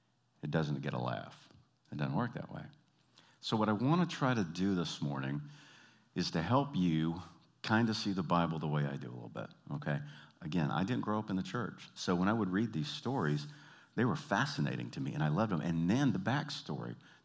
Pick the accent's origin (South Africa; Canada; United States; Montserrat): Canada; We're Canadian, so it's awful cute.